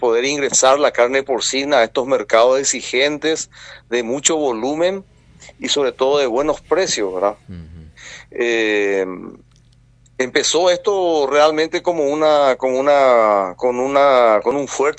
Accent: Paraguay; como paraguayos debemos sentirnos orgullosos

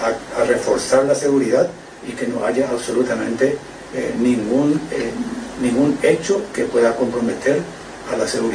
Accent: Paraguay; yo les hablo ahora no como ministro de Defensa, sino como ciudadano paraguayo

